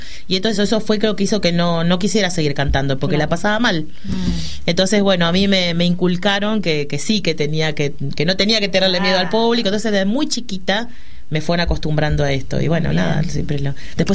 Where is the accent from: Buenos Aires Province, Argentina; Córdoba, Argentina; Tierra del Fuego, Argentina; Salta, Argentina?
Córdoba, Argentina; Bueno, yo soy cordobesa.